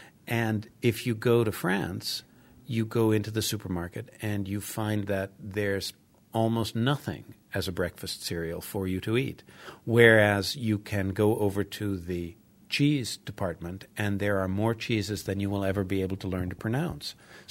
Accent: United States; born there; You know, in Europe, I was an American conductor, but that was because I was born in America.

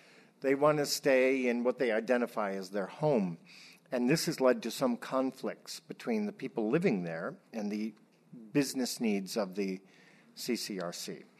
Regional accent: New York, United States; Secondly, I think that in New York State, I'll just say because it's my home state

